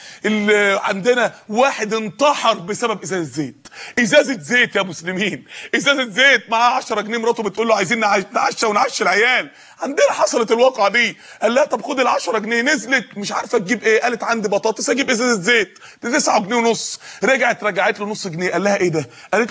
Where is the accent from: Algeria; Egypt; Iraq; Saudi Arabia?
Egypt; Mansoura, Dakahlia; عندنا في المنصورة جمعية جابوا قدرة فول طبخوها